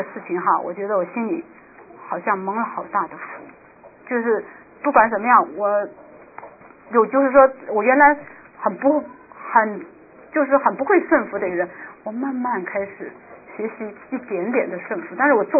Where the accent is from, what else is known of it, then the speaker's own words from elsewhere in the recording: China; 我们都是中国人，